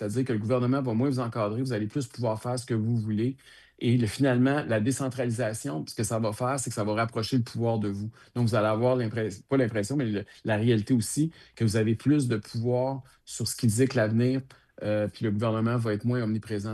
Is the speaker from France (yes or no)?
no; Quebec, Canada; Pour moi, je suis un Québécois d'abord, je suis un francophone.